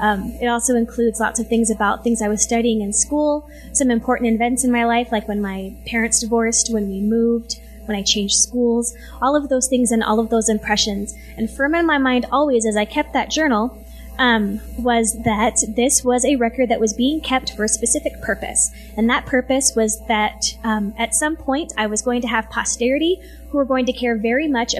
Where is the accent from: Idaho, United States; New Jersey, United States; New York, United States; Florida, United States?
Idaho, United States; I come from Idaho, and I've lived in a lot of different places.